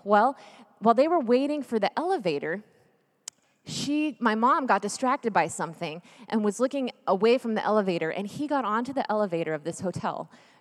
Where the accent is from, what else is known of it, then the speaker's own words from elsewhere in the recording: Texas, United States; born there; also born or lived in Memphis; now in Kansas, United States; But I was born in Texas, though.